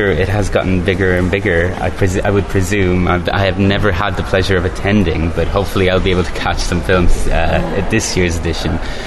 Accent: Ireland; I'm from Ireland myself.

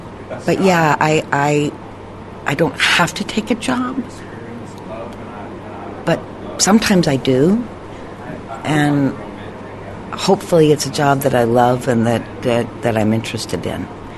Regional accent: Tennessee, United States; I remember doing a film festival in my hometown in Tennessee

